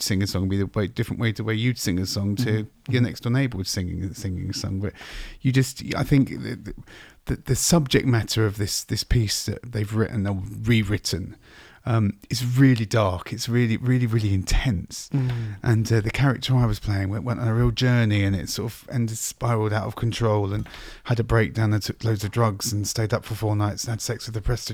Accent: London, United Kingdom; I know that I'm a proper Londoner. So I was born in King's Cross.

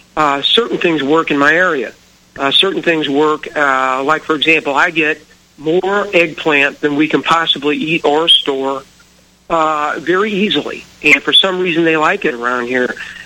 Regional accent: Florissant, Missouri, United States; I grew up near St. Louis in the county in a place called Florissant, which is connected to Ferguson.

